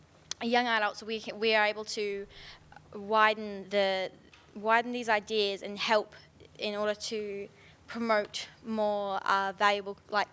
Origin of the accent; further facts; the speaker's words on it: Northern Territory, Australia; from the Northern Territory.